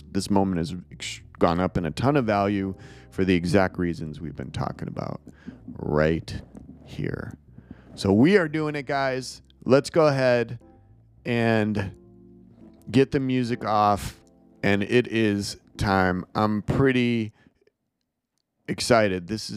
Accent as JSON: {"language": "English", "town": "Chicago", "region": "Illinois", "country": "United States", "tie": "born or raised there", "said": "I grew up in Chicago, went to Bulls games during the dynasty."}